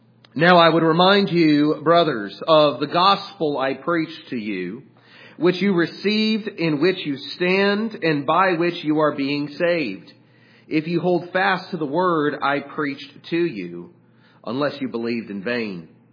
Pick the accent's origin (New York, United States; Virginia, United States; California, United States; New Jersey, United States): California, United States; and I grew up in Southern California, we didn't really do college football.